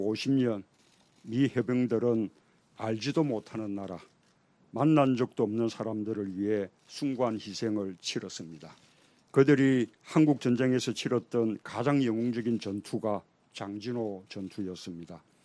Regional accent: South Gyeongsang, South Korea; born there; 2년 후 저는 빅토리호가 내려준 그 제도에서 태어났습니다.

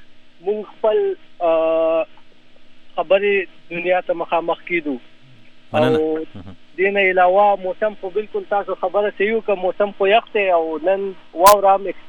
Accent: Pakistan; now in United States; موږ تعلق د پاکستان نه دی

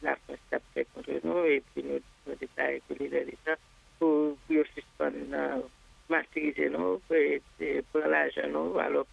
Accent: Haiti; now in United States; En tant que Haïtienne qui est naturalisée l'américaine

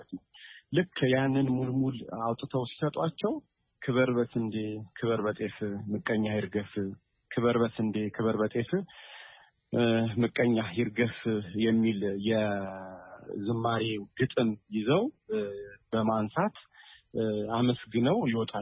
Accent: Addis Ababa, Ethiopia; እዚሁ አዲስ አበባ አካባቢ ነው የተወለድነው እና ያደግነው

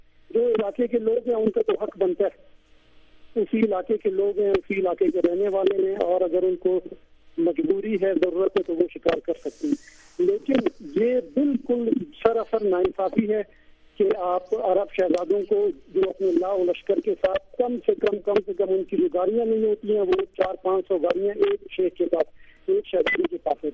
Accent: Pakistan; دوسری جو ہماری اپنی ایک عزت نفس ہے, ہم پاکستانی ہیں, ہم پاکستان کا حصہ ہیں, ٹھیک ہے, ہماری اپنی بھی ایک عزت نفس ہے

